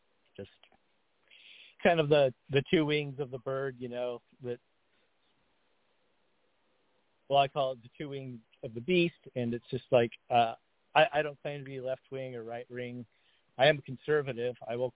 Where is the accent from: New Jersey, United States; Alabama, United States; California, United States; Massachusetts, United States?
California, United States; Berkeley; Like for me, I grew up around Berkeley and Oak stuff.